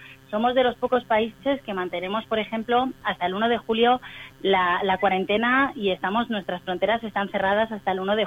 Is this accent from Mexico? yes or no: no; Argentina; aquí en España